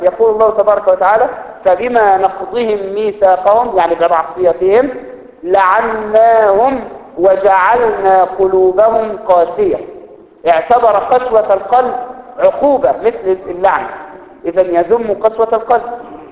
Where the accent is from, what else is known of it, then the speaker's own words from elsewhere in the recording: Egypt; كأنه إحنا عندنا في مصر يقولوا العوة يعني والبعبع